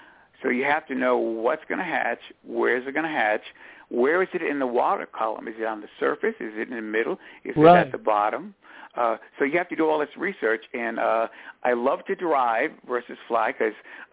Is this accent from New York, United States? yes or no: yes; Plattsburgh, New York, United States; I'm from Plattsburgh, New York, which is almost Canada, and I had never been to the city, New York City, much before.